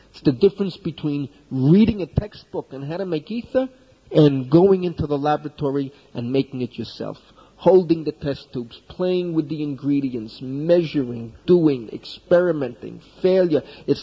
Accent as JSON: {"language": "English", "country": "United States", "tie": "born or raised there", "said": "In my parents' house, in where I grew up in America, you lived in a big apartment building, 75 families, one building"}